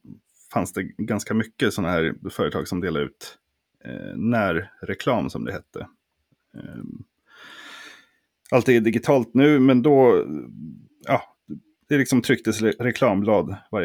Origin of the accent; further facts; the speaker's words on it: Skogås, Stockholm County, Sweden; also born or lived in Poland; Min origin story är jag föddes i Polen i början av 80-talet och kom till Sverige 85. Uppväxt i Stockholm. Södra Stockholm, Skogås, 147 represent.